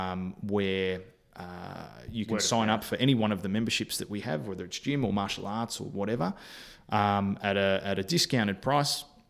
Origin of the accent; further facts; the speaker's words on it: Melbourne, Victoria, Australia; but I'm originally from Melbourne, so I got a better network down here. Although I'd been away for 10 years, I made the decision to move the family down